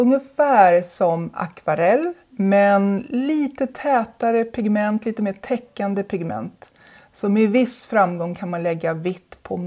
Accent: Järna, Stockholm County, Sweden; now in Tyresö, Sweden; Jag är från Järna.

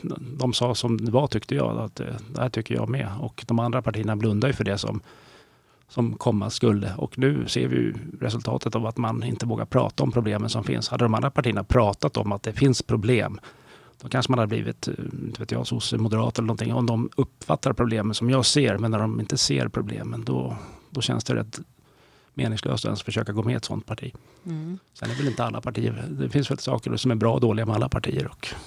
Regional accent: Tyresö, Stockholm County, Sweden; Ja, men Fårdalabo sen grund och botten

